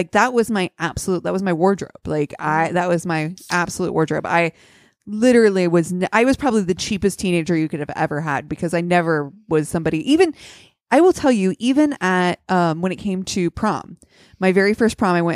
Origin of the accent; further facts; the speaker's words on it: Columbus, Ohio, United States; Well, they're a Columbus company, and so I'm, you know, down for my hometown heroes, Hollister too.